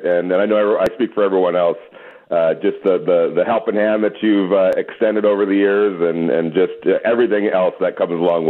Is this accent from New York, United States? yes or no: yes; New York, United States; We're both from New York.